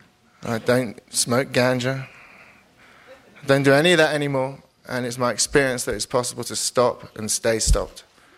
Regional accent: London, United Kingdom; I'm an addict from London, England.

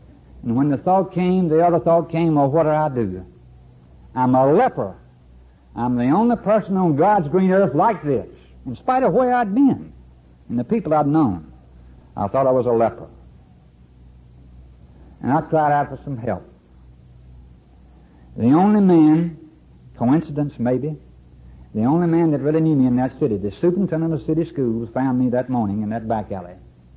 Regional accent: North Carolina, United States; And I left Roanoke, Virginia that Thursday afternoon, go back to my hometown down in northeastern North Carolina.

